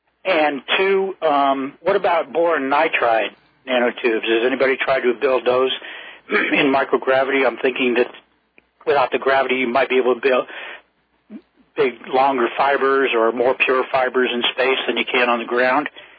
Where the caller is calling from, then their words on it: North Carolina, United States; I'm calling from North Carolina.